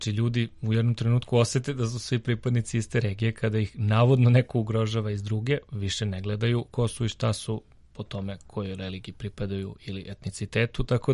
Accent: Belgrade, Serbia; da sam kao tipični Beograđanin to posmatrao

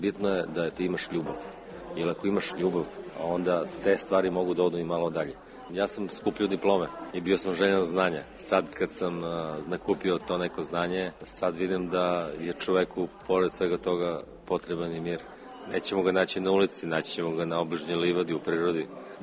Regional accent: Niš, Southern and Eastern Serbia, Serbia; Ja vučem poreklo sa Juga Srbije, iz Niša sam. Deda i baba od oca su iz Pirota. Dakle, imam tu semku u Pirotjansku.

